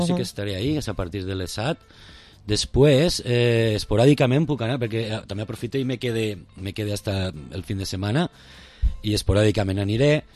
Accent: Vila-real, Valencian Community, Spain; mon pare és de Castelló, ma mare és de Vila-real, jo sóc de Vila-real, jo nascut així.

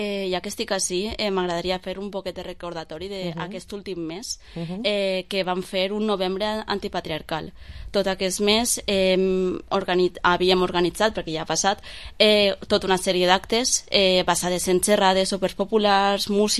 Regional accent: Almassora, Valencian Community, Spain; Jo, per exemple, soc d'Almassora

